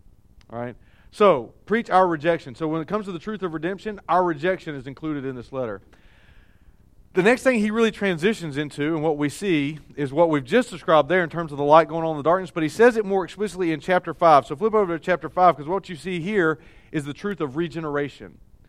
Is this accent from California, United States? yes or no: no; Oklahoma, United States; growing up in the South, you know, and I don't know if Oklahoma officially qualifies by the Mason-Dixon line measurements or those types of things